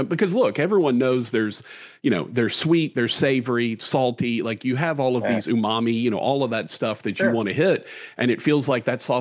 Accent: Louisiana, United States; Obviously, I'm from Louisiana, so I know from some boudin. You know, that's our specialty around here.

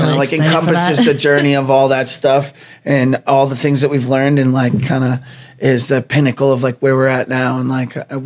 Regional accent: Gloucester, Massachusetts, United States; And I'm from Gloucester. We're from like the seacoast area, North Shore, and being around the water and the island and the beaches all the time is just like something that we always do.

